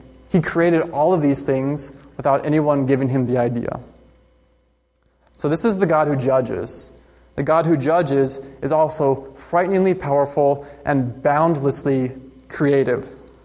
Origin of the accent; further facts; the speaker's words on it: California, United States; I'm actually not from the Midwest originally. I'm from California.